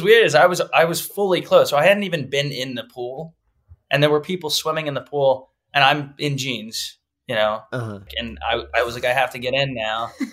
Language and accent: English; Texas, United States